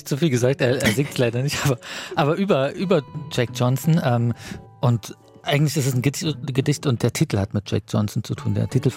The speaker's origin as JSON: {"language": "German", "region": "Thuringia", "country": "Germany", "tie": "born there", "said": "ich bin in Thüringen geboren, da war dann vielleicht 89"}